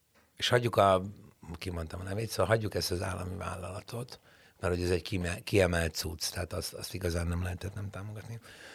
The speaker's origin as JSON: {"language": "Hungarian", "country": "Hungary", "said": "Az, hogy én magyar vagyok. Az, hogy én ebben a közegben nőttem föl, itt dolgoztam"}